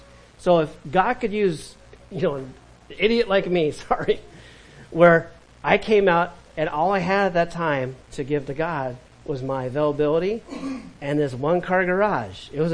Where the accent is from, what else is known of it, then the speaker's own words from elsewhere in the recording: California, United States; I was from California. It doesn't snow near the beach in California, not Southern California.